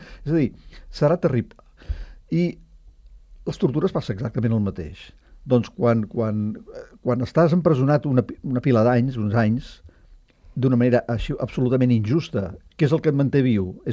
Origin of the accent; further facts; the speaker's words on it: Catalonia, Spain; Sóc català i, per tant, sóc un ciutadà d'aquest món